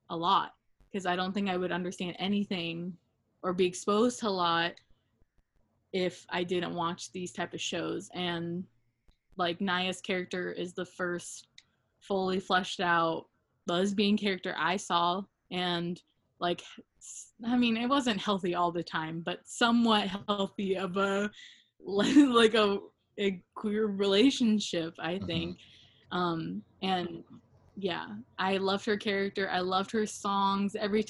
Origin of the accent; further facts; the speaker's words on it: Virginia, United States; I think it helped me because I grew up in Virginia at first, like, and like, a lot of my family has like conservative viewpoints